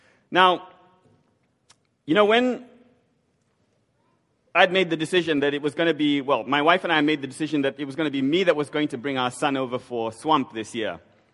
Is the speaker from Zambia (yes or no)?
yes; Zambia; I'm from Zambia. I'm a father of three.